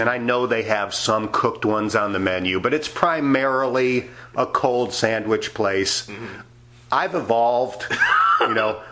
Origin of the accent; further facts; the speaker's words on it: New York, United States; but when I was a kid growing up near Buffalo